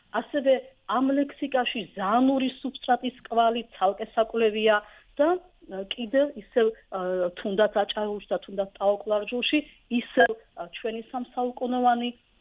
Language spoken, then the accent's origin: Georgian; Adjara, Georgia; accent: Adjarian; ლექსიკონი იქნება ჩვენი კუთხისა, ჩვენი აჭარული კილოს კუთხით.